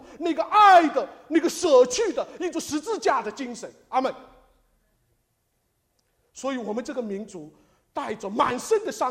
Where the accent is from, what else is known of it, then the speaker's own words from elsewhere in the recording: China; 这是我们中国人所没有的。我们中国人是什么？君子报仇十年不晚。